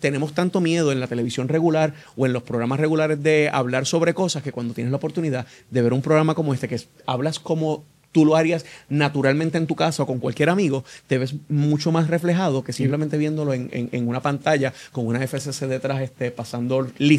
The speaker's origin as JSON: {"language": "Spanish", "country": "Puerto Rico", "said": "nosotros somos tan nacionalistas en términos de lo que es la puertorriqueñidad, somos muy puertorriqueños en la manera en que hablamos y lo que nos expresamos"}